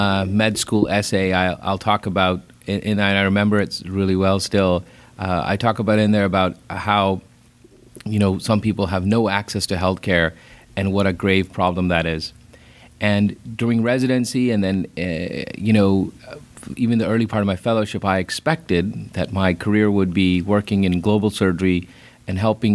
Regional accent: Indiana, United States; also born or lived in Ohio / Pakistan; So I'm a Midwesterner. I was born in Ohio, grew up in Indiana, and then for a significant period of my life, I had the pleasure of living in Pakistan

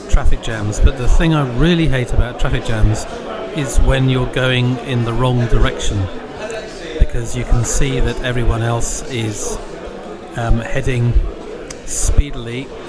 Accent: South East England, United Kingdom; I'm from Kent.

